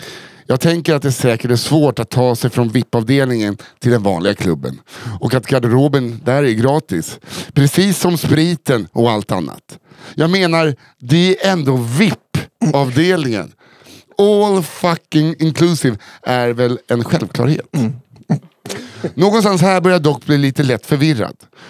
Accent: Norrland, Sweden; Eftersom att jag är uppvuxen i Norrlands inland så är ett antal järn bara en omskrivning för ser man dubbelt

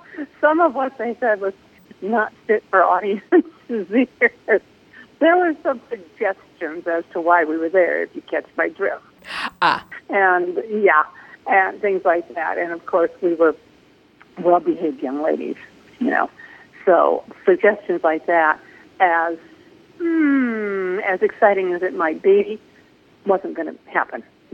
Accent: Cleveland, Ohio, United States; What do I remember most about growing up in Cleveland, Ohio? Actually, I'd have to say that the best part of growing up in Cleveland was the fact that it is such an ethnic city.

